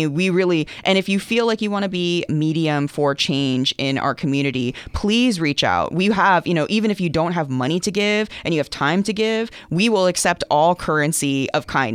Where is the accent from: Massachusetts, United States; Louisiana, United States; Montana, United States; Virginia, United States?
Virginia, United States; Arlington; I grew up in Arlington, in South Arlington.